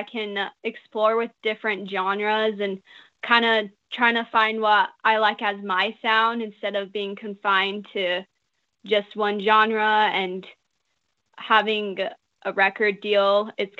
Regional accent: Utah, United States; So I'm from Utah.

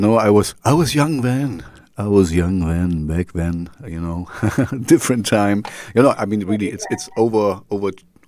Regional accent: Jena, Thuringia, Germany; English is a second language; Housing in my hometown, Jena, is quite expensive.

